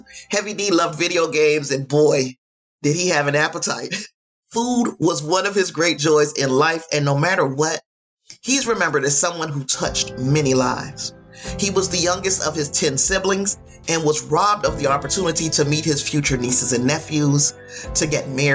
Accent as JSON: {"language": "English", "town": "Gary", "region": "Indiana", "country": "United States", "said": "You see, Indiana, of course, is my home state. I'm from Gary, Indiana, and there's something about these cases that hit close to the heart to me."}